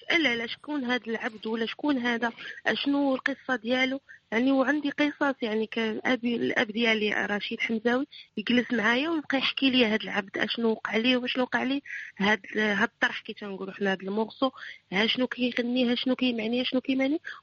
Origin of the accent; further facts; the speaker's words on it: Sudan; أنا إفريقي أنا سوداني.